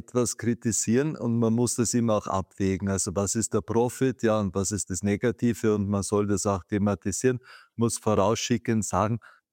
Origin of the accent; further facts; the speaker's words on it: Austria; zum Beispiel bei uns in Österreich insgesamt auch, dass wir nach vielen, vielen Jahren es wieder geschafft haben, uns für eine Weltmeisterschaft zu qualifizieren.